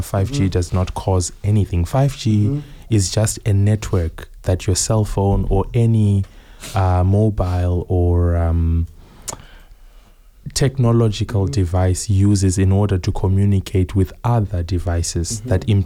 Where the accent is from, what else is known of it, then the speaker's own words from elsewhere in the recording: Bulawayo, Zimbabwe; English is a second language; I'm Zimbabwean, born and raised in Bulawayo, Guntuthuziyathunqa, for those of us who know where that is. But it's really close to the Victoria Falls